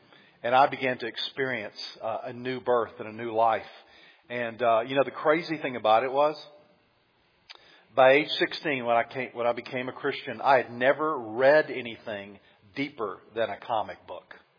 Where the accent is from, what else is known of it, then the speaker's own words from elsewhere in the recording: the South, United States; And I had a basic knowledge because I grew up in the South and everybody knew something about God in the South.